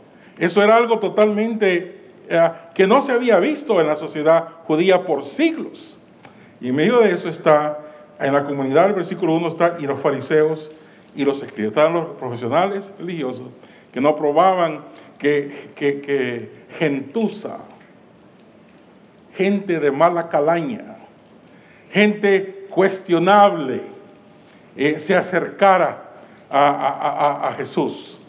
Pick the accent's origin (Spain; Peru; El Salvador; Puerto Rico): El Salvador; yo soy del Salvador, otros salvadoreños virtuosos